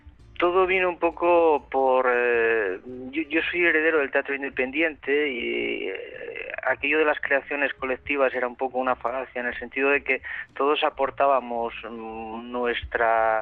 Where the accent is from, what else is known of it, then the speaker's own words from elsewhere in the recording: Asturias, Spain; una guía un poco divulgativa de cómo somos asturianos